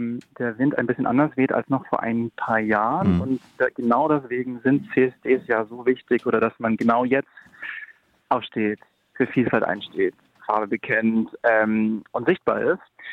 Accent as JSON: {"language": "German", "region": "Bavaria", "country": "Germany", "tie": "born or raised there", "said": "Also ich denke an meine Heimatstadt zurück, ein kleines Städtchen bei Nürnberg."}